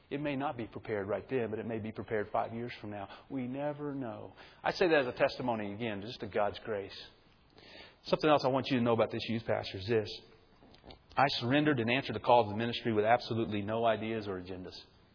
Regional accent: Alabama, United States; We grew up in the Bible Belt. I grew up in North Alabama.

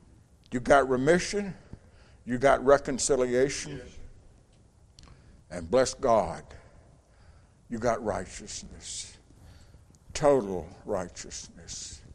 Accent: Huntsville, Alabama, United States; You know, I grew up over here in Huntsville, next to Maple Hill Cemetery.

